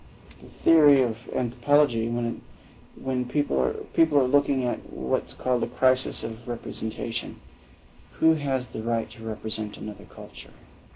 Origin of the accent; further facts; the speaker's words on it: Siberia, Russia; Yeah, I mean, stuff that we come from Siberia, you know, ABC just had a Siberian program on